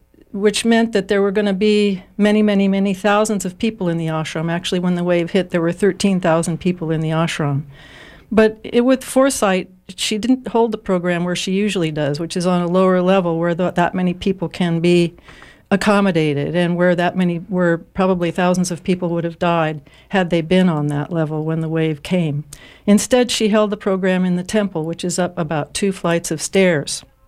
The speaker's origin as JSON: {"language": "English", "region": "California", "country": "United States", "said": "I'm from California, and so I know what earthquakes feel like"}